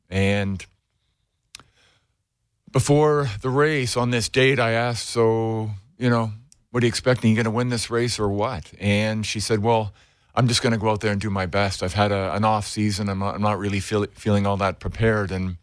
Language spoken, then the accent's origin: English; St. Catharines, Ontario, Canada; my journey began as a young boy, growing up in St. Catharines, which was a rowing community.